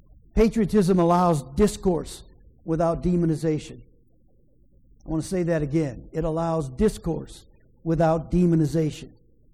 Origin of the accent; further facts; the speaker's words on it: United States; I'm not ashamed to say that I'm an American. I'm not embarrassed to say that the United States is my home.